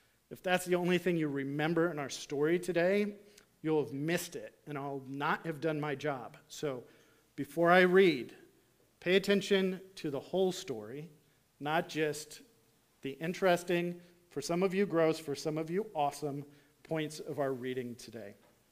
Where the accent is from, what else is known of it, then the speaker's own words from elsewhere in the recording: Illinois, United States; now in Philadelphia, United States; If you don't know me, I'm originally from Illinois, so I like the Cubs.